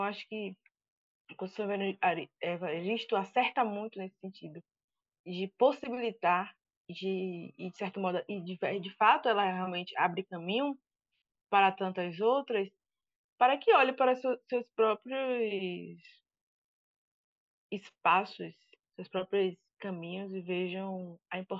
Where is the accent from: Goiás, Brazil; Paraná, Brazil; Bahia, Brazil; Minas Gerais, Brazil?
Bahia, Brazil; Santo Amaro; Eu sou de Santo Amaro, uma cidade do Recôncavo da Bahia